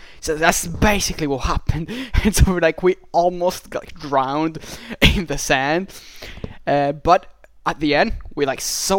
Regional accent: Sicily, Italy; English is a second language; from Sicily

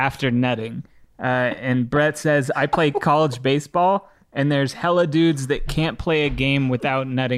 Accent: California, United States; Whereas like, we're both from California.

